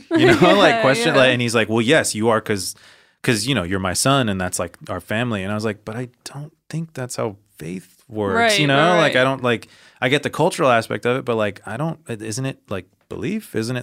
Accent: United States; So me growing up in America

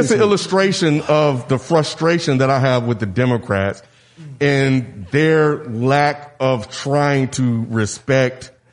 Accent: the South, United States; Especially growing up in the South.

